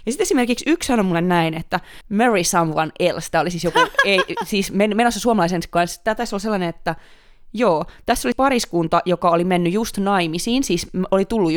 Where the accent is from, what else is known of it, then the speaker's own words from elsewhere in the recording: Pori, Satakunta, Finland; mä tuun itse länsirannikolta, vaikka mä oon Porista enkä Turusta.